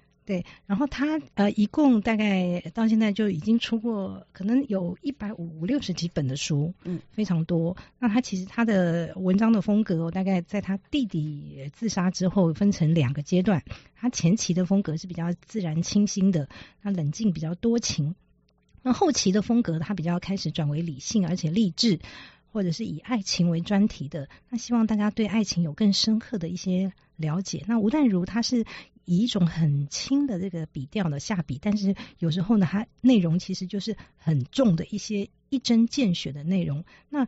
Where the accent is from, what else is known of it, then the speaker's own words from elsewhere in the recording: Yilan County, Taiwan; 是，我是宜兰人。